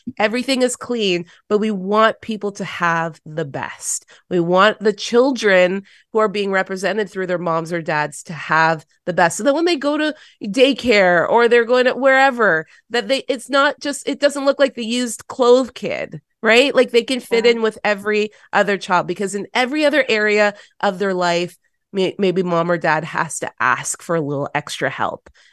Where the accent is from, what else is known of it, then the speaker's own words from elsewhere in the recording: Toronto, Ontario, Canada; I grew up in Toronto city housing.